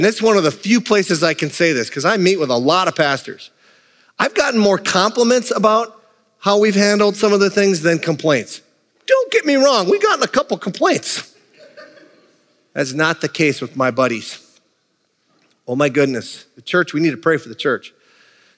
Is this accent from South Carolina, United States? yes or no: no; Hibbing, Minnesota, United States; We grew up together in Hibbing.